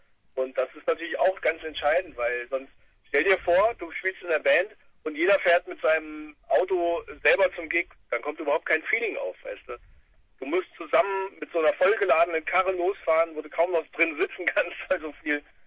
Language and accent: German; Schwalmstadt, Hesse, Germany; Wir sind aus Hessen, wir sind aus Nordhessen. Also wir hören uns vielleicht nicht ganz so hessisch an wie die Südhessen oder wie die Frankfurter oder so. Wir sind so aus Schwalmstadt, das ist so ein bisschen südlich von Kassel.